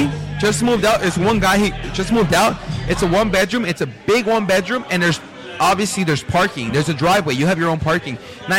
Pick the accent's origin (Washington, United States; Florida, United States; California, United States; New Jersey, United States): California, United States; Long Beach; Because we're locals from Long